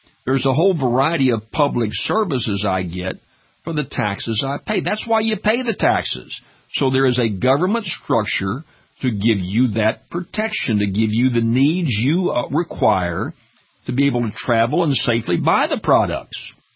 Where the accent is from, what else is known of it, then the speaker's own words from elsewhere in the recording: Louisiana, United States; We've had this fight here in my home state of Louisiana where vouchers have come in and all these changes, teachers' accountability.